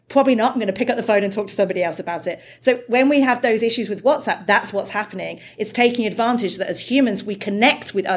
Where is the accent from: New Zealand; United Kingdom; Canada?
United Kingdom; I'm British, in their pubs